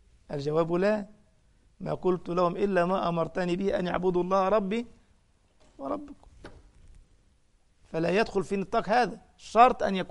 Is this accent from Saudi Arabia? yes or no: no; Egypt; درجة ان بعضهم عندنا في مصر كان يبدأ يحكي حكاوى غريبة